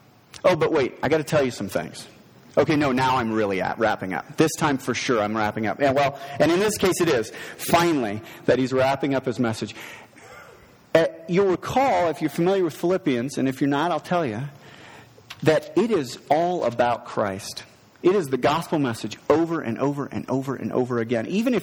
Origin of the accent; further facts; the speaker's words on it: Boulder, Colorado, United States; I grew up in Colorado. I grew up here in Boulder, actually.